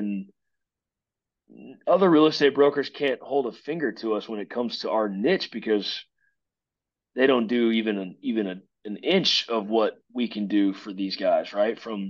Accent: Lubbock, Texas, United States; I grew up in Lubbock. I want to be here, but I want to be on this football team.

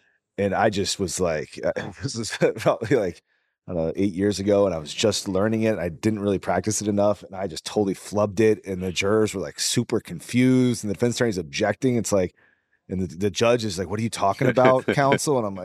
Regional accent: Atlanta, Georgia, United States; And I'm from Atlanta originally, but I've obviously totally lost it, and I just really upset by that, because it would definitely come in handy now.

